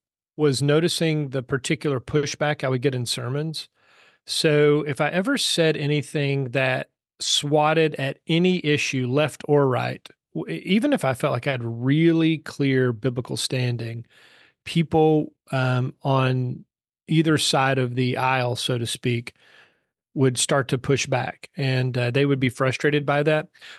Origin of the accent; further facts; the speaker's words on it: Texas, United States; So as a Texan, I'd been saying Brazos.